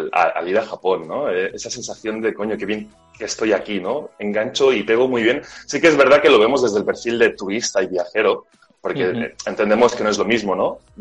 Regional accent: Catalonia, Spain; los que somos de Cataluña mamamos mucho lo que es la televisión catalana, el TV3, K3.

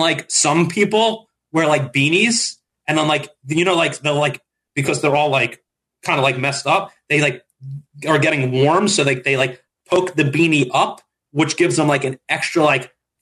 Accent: Long Island, New York, United States; you know, we're both from Long Island. That's the way we come out of the womb, you know?

